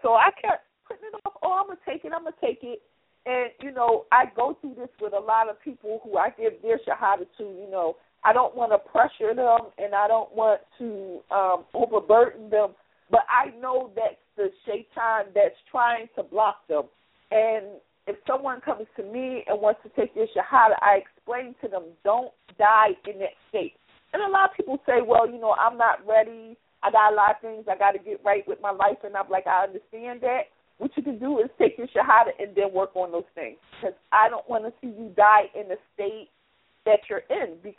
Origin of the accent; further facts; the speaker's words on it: Philadelphia, Pennsylvania, United States; I grew up in West Philadelphia, which was, you know, as they call it, Little Mecca, because, you know, we had so many Muslims here.